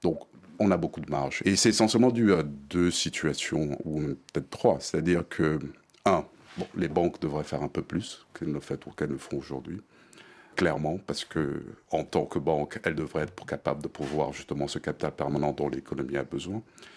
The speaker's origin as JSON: {"language": "French", "country": "Cameroon", "said": "Je suis camerounais, j'ai une maison, j'ai des activités économiques aussi au Cameroun, notamment dans l'agriculture."}